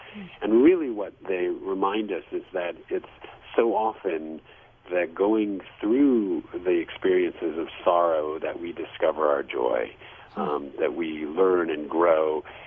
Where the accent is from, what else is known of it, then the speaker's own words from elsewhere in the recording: New York City, New York, United States; I grew up in New York City. I grew up in a much more kind of isolated place